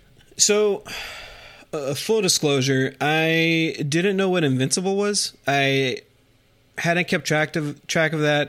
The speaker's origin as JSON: {"language": "English", "region": "Texas", "country": "United States", "tie": "born or raised there", "said": "you know I grew up in South Texas in the fucking 90s. You know, born in the 80s, grew up in the 90s."}